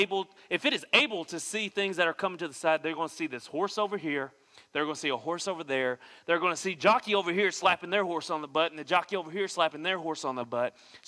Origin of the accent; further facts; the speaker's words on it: Tennessee, United States; I'm from Tennessee. I don't dress like I'm country, but in my heart, I really am country.